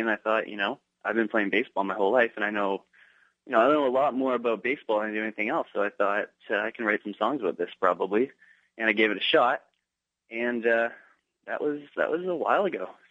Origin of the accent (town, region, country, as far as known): Vancouver, British Columbia, Canada; born or raised there; also born or lived in Toronto